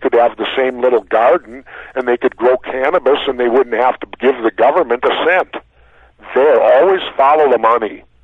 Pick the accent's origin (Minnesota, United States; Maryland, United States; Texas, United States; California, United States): Minnesota, United States; Minneapolis; Hey, when I grew up in South Minneapolis, my mom, who was a nurse, every summer we had a garden right in the heart of the city